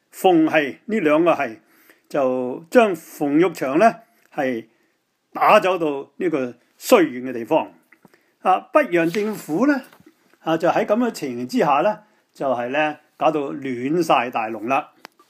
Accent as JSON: {"language": "Chinese", "region": "Guangdong", "country": "China", "said": "我们广东人有句话，"}